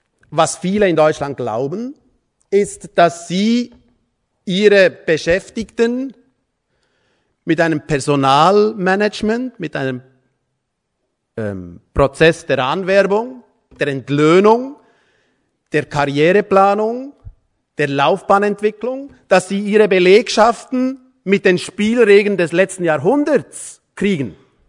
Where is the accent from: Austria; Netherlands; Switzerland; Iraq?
Switzerland; Nachdem Sie mich jetzt als Schweizer eine Stunde angehört haben, können Sie davon ausgehen, dass Schweizer und Deutsche mehr gemein haben als Trennendes.